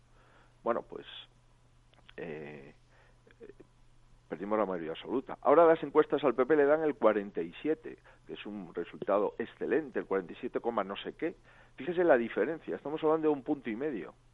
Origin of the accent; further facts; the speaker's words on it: Spain; somos españoles